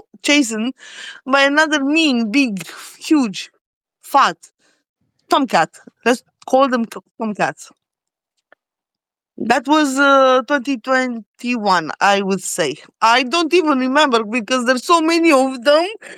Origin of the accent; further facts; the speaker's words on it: China; now in Scotland, United Kingdom; I live in Scotland, and I came here from China.